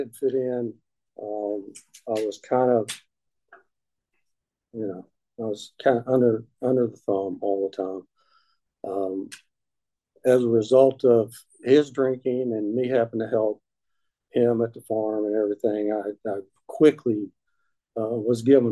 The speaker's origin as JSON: {"language": "English", "region": "West Virginia", "country": "United States", "tie": "born or raised there", "said": "So I was the oldest of four. I grew up in West Virginia in an alcoholic household."}